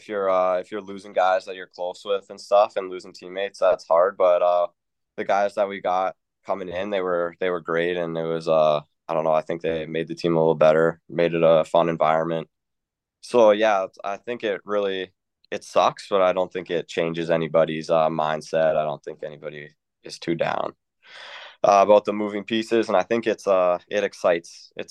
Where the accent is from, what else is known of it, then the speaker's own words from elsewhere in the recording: Medicine Hat, Alberta, Canada; kind of stayed in Medicine Hat where I grew up.